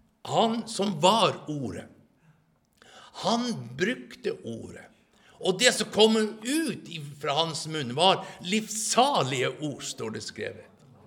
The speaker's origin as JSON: {"language": "Swedish", "region": "Norrland", "country": "Sweden", "said": "Du vet, de har sin måte att prata på, akkurat som vi norrlänningar."}